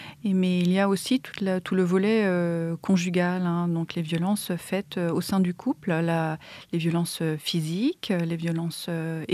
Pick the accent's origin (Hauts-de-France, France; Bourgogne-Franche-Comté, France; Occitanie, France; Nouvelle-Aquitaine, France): Bourgogne-Franche-Comté, France; Mâcon; j'ai travaillé dans le réseau violence intrafamiliale de la région de Mâcon, puisqu'on vient de Mâcon.